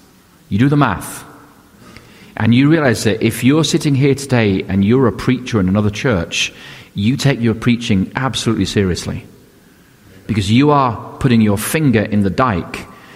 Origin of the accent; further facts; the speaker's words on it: United Kingdom; And I was raised in Britain in Jamaican churches where you wouldn't stand up to preach till 1 o'clock.